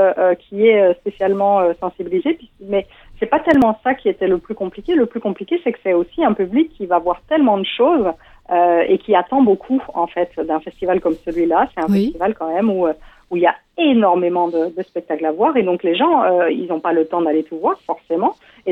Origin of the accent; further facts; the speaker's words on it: Belgium; Je suis belge, ça s'entend ou pas?